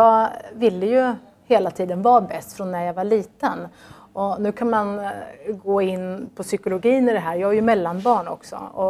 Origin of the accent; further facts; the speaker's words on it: Norrköping, Östergötland, Sweden; Det kanske beror på att jag kommer från Norrköping. Det är ju ingen alpinmäcka på så vis.